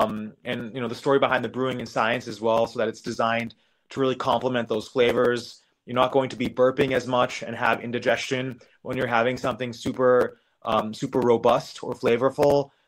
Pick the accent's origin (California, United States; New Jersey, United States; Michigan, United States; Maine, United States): Maine, United States; growing up in Maine also, I wasn't really proud of the fact that I grew up in the Indian restaurant trade.